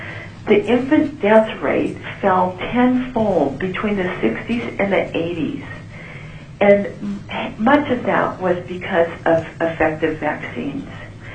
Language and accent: English; Eagle River, Alaska, United States; I am a pediatrician from Eagle River, Alaska.